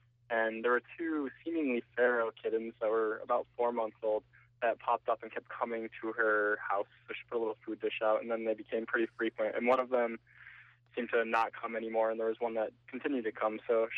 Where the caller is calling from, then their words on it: Massachusetts, United States; I'm calling from Peterstown, Mass.